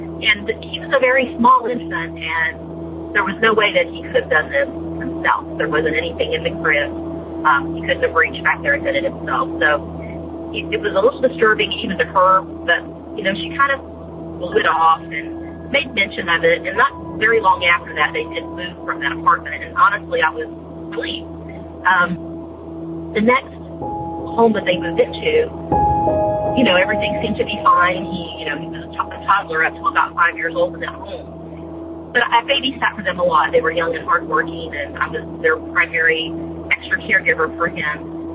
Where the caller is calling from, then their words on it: Florida, United States; I'm calling you from Florida.